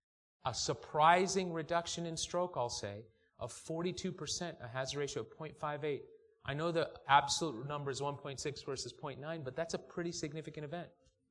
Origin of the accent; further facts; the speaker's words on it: North Carolina, United States; This is something I do because I'm from North Carolina.